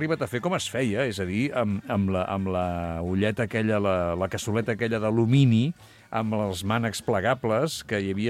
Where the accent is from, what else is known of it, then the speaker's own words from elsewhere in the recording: Valls, Catalonia, Spain; Jo sóc de Valls, no de Tarragona.